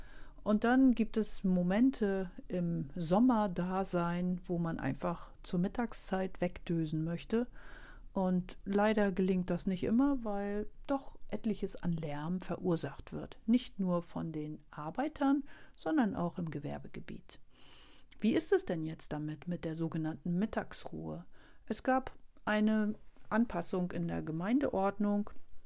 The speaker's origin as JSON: {"language": "German", "town": "Wittenförden", "region": "Mecklenburg-Vorpommern", "country": "Germany", "tie": "born or raised there", "said": "meine Heimat befindet sich in einem Dorf in Mecklenburg bei Schwerin und heißt Wittenförden."}